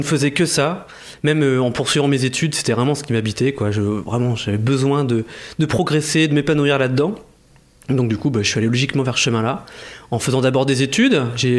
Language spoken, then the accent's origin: French; Nouvelle-Aquitaine, France; Moi, je suis natif de Charente.